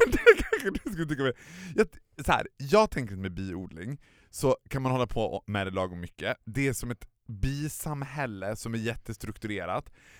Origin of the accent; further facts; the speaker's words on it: Borlänge, Dalarna County, Sweden; Så där som man gjorde hemma i Borlänge när man var liten.